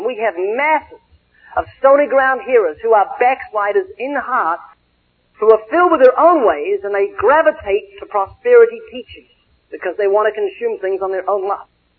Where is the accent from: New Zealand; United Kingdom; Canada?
New Zealand; now in California, United States; When we come to live in the States, to live in California, and to leave my country in New Zealand, my home country